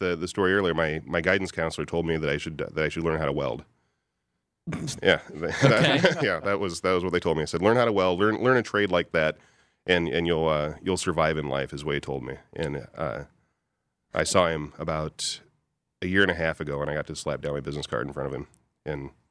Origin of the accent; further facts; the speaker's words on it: Omaha, Nebraska, United States; Yeah, I hail from Omaha, Nebraska. I'm a Cornhusker.